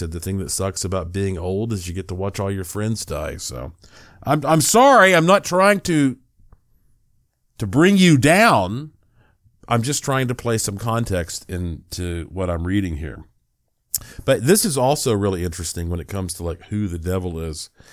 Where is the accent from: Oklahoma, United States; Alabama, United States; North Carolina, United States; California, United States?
North Carolina, United States; born there; I was born in West North Carolina.